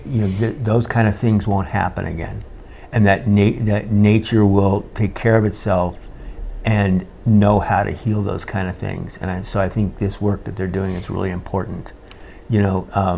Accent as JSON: {"language": "English", "country": "Ireland", "said": "being Irish, you know, everybody talks about the potato famine"}